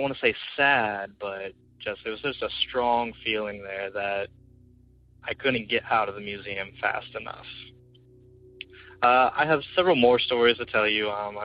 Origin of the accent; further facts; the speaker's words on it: Springfield, Missouri, United States; I am from Springfield, Missouri.